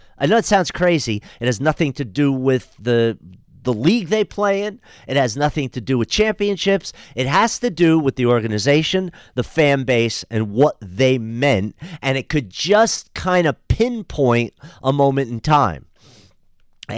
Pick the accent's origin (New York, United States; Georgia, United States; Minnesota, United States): New York, United States; New York City; Growing up in New York and going to Yankee Stadium